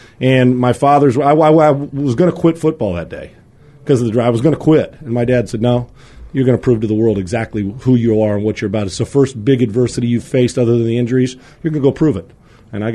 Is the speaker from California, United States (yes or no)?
yes; San Diego, California, United States; I was down in San Diego, my hometown.